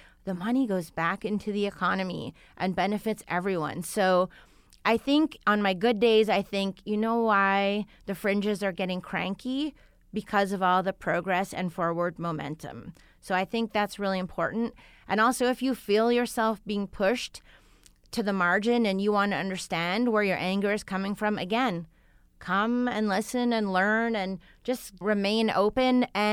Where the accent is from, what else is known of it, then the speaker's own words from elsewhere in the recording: Montreal, Quebec, Canada; and I should say that I'm from Montreal